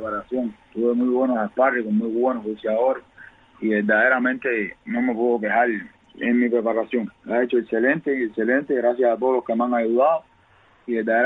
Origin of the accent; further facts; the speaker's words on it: Cienfuegos, Cuba; No es porque sea mi tierra, pero he dicho por todo el mundo, Cienfuegos.